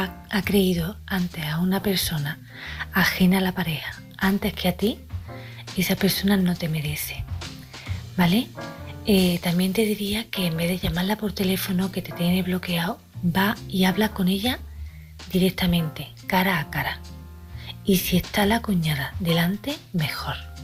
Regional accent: Córdoba, Andalusia, Spain; de Córdoba

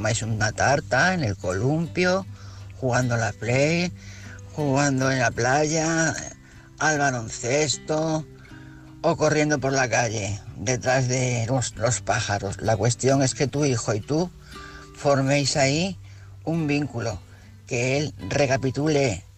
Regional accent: Asturias, Spain; soy asturiana.

